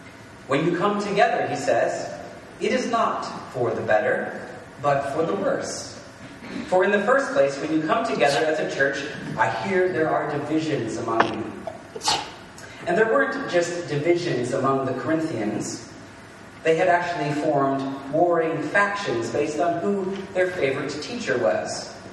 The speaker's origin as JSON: {"language": "English", "region": "Midwest", "country": "United States", "said": "I am a Presbyterian from the Midwest, after all."}